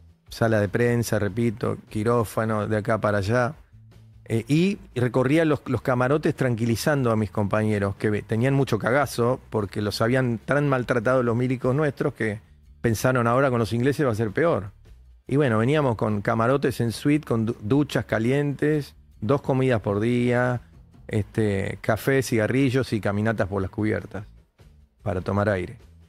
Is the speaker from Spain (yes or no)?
no; Argentina; Yo soy argentino de quinta generación, descendiente de escoceses y de irlandeses, que llegaron a la Argentina en 1840, mis tatarabuelos. Entonces, bueno, mis abuelos me criaron hablando inglés de chico